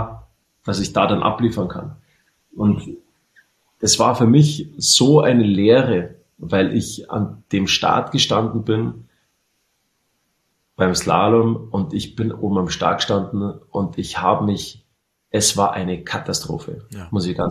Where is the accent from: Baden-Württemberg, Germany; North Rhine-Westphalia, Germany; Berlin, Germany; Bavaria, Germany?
Bavaria, Germany; Garmisch-Partenkirchen; zum Beispiel Skiweltmeisterschaften in Garmisch-Partenkirchen in meiner Heimat.